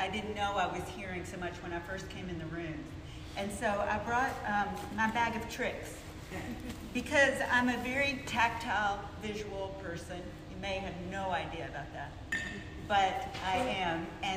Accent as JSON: {"language": "English", "region": "the South", "country": "United States", "tie": "born or raised there", "said": "But I grew up in the South."}